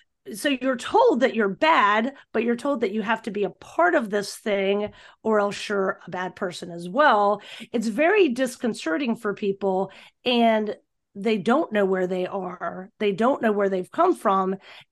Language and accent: English; Virginia, United States; now in North Carolina, United States; I'm from Virginia and I live in North Carolina. Now I'm only 3 hours away from my family